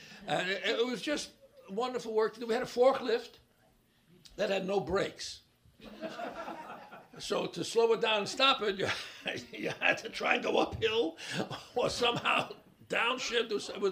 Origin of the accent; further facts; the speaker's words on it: Brooklyn, New York, United States; I'm from Brooklyn, New York. Friggin' is not a word you use in Brooklyn, New York if you don't want to get beaten up.